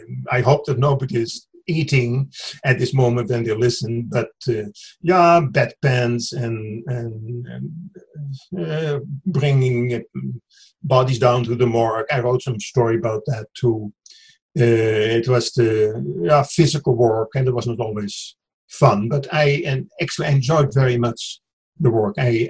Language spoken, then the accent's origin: English; Netherlands; moved away as an adult; Now, first of all, I'm still a loyal subject of the King of the Netherlands. I'm still a Dutch citizen. I was born in Holland, lived for 21 years in Holland. Then I moved to West Berlin